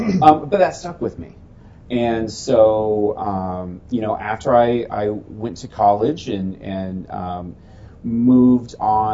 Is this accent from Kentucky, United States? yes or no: no; Lincoln, Nebraska, United States; So like we talked about already, I was born and raised in Lincoln.